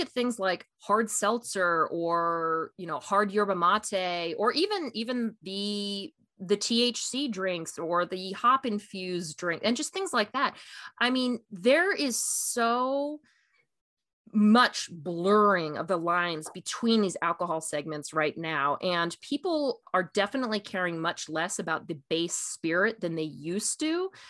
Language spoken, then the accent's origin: English; East Coast, United States; My mom is, you know, a California native, and growing up on the East Coast, we didn't have lots of Mexican food there.